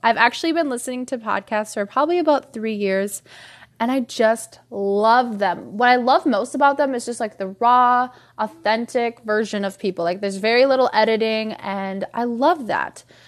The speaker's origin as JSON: {"language": "English", "region": "Minnesota", "country": "United States", "tie": "born or raised there", "said": "I am from Minnesota, which if you are listening and you don't live in the United States, this is a northern state in the United States."}